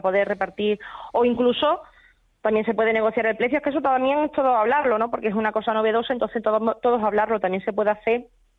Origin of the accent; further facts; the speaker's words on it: Montijo, Extremadura, Spain; Incluso yo soy aquí de Montijo y va el de la calzada, y entonces gente por aquí que no tienen fruta a mano, fruta cerca